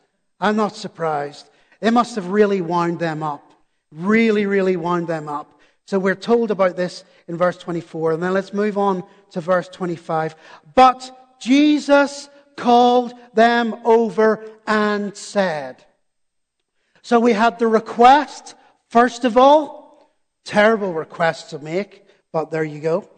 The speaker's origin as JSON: {"language": "English", "region": "Northern Ireland", "country": "United Kingdom", "said": "I come from Northern Ireland. For 30 years, we lived in a war zone with terrorism, etc., etc."}